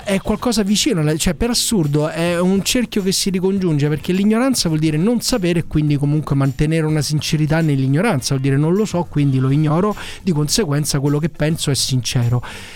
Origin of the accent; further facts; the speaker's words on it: Naples, Campania, Italy; io sono napoletano d'origine